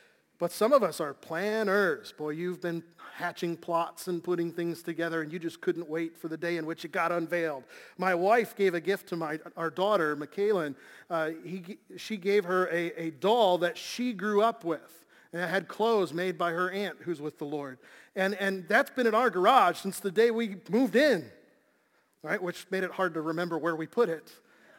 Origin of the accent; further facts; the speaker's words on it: Illinois, United States; I grew up in Illinois, the land of Lincoln.